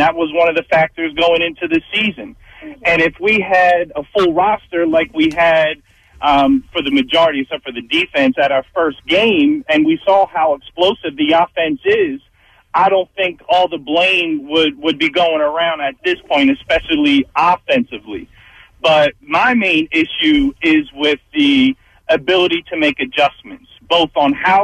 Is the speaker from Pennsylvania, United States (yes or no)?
yes; Cheltenham, Pennsylvania, United States; One, I am from Cheltenham, so I wanted to talk about the boys and the state title